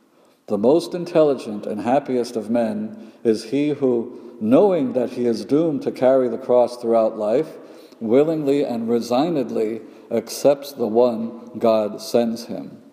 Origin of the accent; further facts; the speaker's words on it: Mexico; I grew up in Mexico, a third world nation